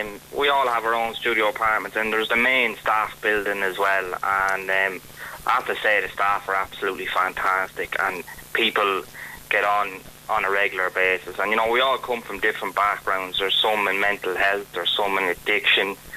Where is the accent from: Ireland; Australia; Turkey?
Ireland; I think we're in danger here of nearly accepting it as much as us Irish tend to accept alcohol